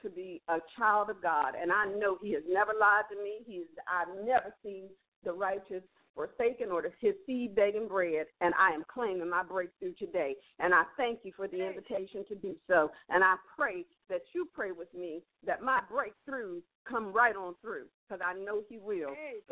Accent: Virginia, United States; I just wanted to say I'm from Virginia, and I love the Lord today

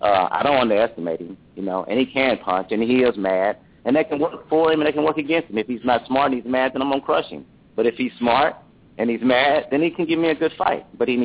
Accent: Chandler, Oklahoma, United States; now in Oklahoma City, United States; I'm from Chandler, Oklahoma, but I've lived in Oklahoma City, and, that's pretty much where I'm from.

